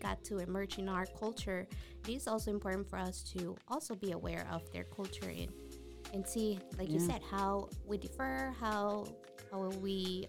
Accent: Texas, United States; Since I'm from Texas, in Texas we have hurricanes.

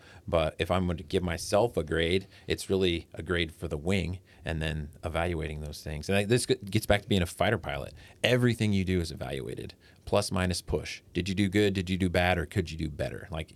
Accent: Terre Haute, Indiana, United States; also born or lived in Tucson, Arizona; When I was growing up in Terre Haute and Tucson before

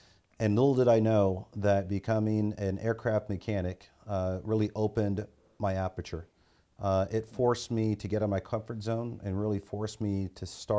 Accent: California, United States; So being part of the military is just something that was part of our DNA growing up in Southern California.

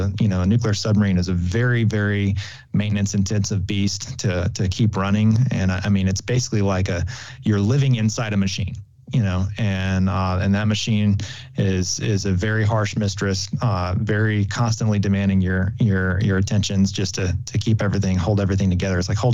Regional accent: Pineville, Louisiana, United States; So I grew up in a small town in Louisiana, Pineville, Louisiana, just like a lot of people in the service, landlocked, little area, a little one red light town.

